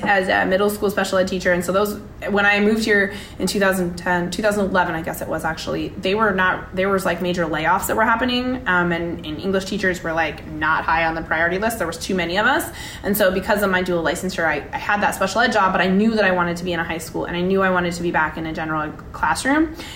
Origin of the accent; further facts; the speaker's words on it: Eugene, Oregon, United States; I did know about Benson, but I grew up down in Eugene